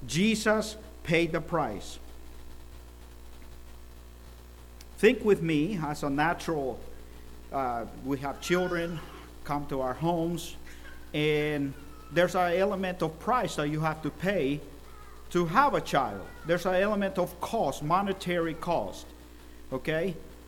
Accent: El Salvador; Now, whenever I grew up in El Salvador, unfortunately, there was a lot of kidnapping going around.

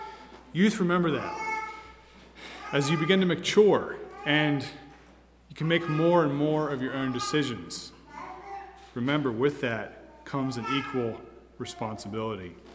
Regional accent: Maryland, United States; And I grew up in Maryland, so I got my driver's license the day I turned 16. You could do that there. Of course, we had a small farm.

